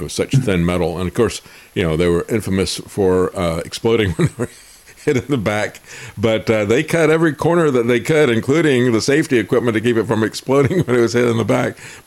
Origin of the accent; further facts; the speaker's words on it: Florida, United States; Yeah, you remember, I grew up in Florida, and so the Volkswagen that I aspired to have was the dune buggy.